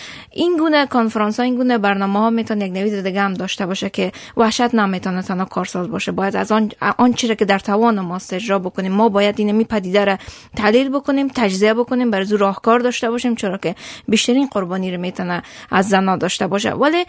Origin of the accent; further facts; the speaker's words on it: Herat, Afghanistan; از افغانستان آمدم، از هرات آمدم.